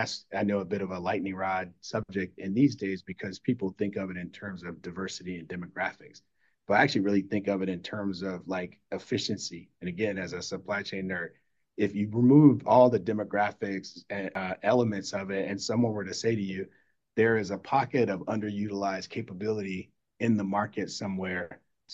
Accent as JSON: {"language": "English", "region": "Indiana", "country": "United States", "tie": "born or raised there", "said": "Probably like wanderlust from growing up in Indiana."}